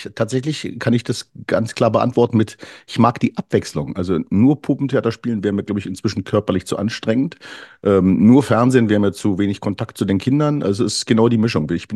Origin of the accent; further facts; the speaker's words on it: Berlin, Germany; ich bin in Berlin zur Schule gegangen und in Berlin-Mitte